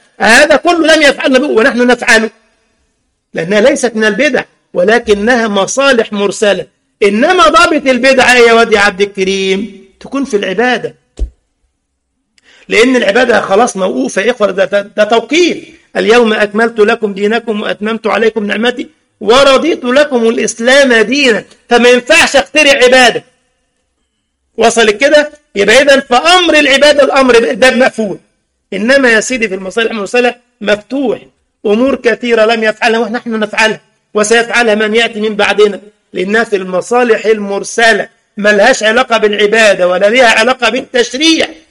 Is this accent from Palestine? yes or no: no; Egypt; لدرجة أن أحد المعممين عندنا في مصر للأسف يقول